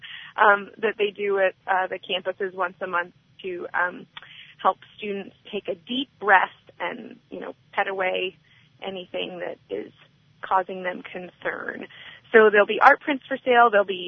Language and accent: English; Ann Arbor, Michigan, United States; she's exhibited across the country, including my hometown of Ann Arbor.